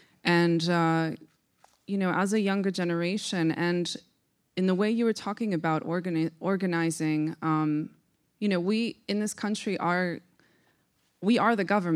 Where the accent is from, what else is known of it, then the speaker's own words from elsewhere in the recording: Poland; I'm from Europe originally. I'm from Poland. Mm. I was born during socialism. And I'm also slightly younger than all of you